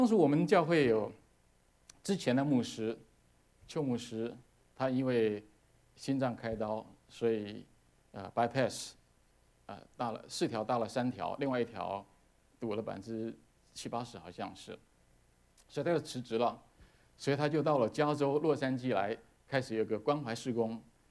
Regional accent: Taiwan; 我们从台湾来的发音不是很准

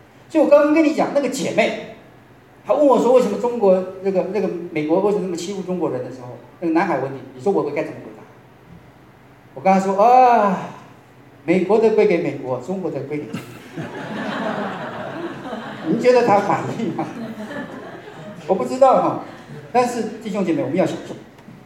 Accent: Taiwan; 因为我是台湾来的，台湾的政府承认双重国籍，所以呢，台湾来的那个人，你可以拿两本护照

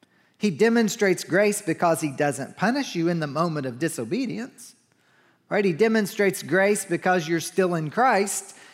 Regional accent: Kentucky, United States; we learned a hymn back in the country. I grew up in Kentucky

